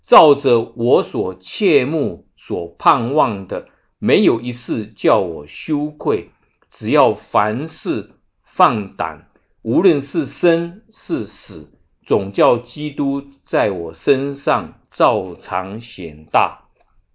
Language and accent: Chinese; China; 我们中国人国父的10次的革命，当时抛头颅、洒热血的一群的年轻人